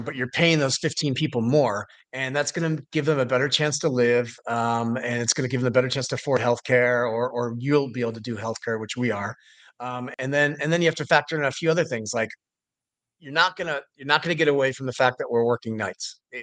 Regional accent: Midwest, United States; I grew up in the Midwest. My parents drilled hard work into me, and this was hard.

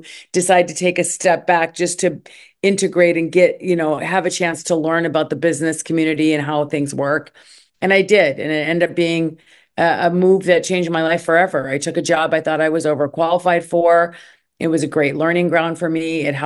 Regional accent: Minnesota, United States; moved away as an adult; also born or lived in Egypt; Yeah, so I'm born and raised in Minnesota. I lived here my whole life until I was 27. And then I ended up moving to Egypt

